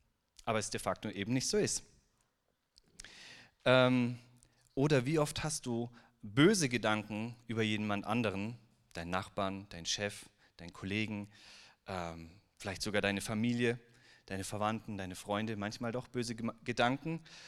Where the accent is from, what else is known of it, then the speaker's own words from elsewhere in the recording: Ulm, Baden-Württemberg, Germany; Ich bin aus Ulm. Ich bin aus Ulm